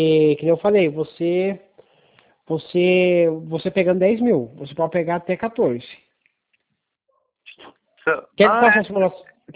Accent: Guapiara, São Paulo, Brazil; É, Guapiara. Sou

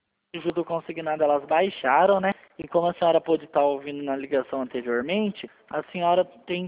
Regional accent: Sorocaba, São Paulo, Brazil; Eu sou daqui de Sorocaba.

